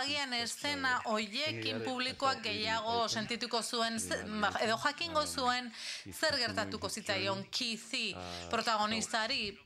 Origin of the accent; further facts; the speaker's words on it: Baltimore, Maryland, United States; Bai, ni ere Baltimorekoa naiz.